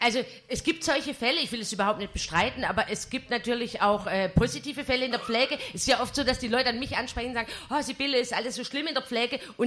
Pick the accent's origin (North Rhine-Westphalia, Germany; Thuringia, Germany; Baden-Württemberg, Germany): Baden-Württemberg, Germany; Ich komme ursprünglich, ja. Ich komme aus Baden-Württemberg.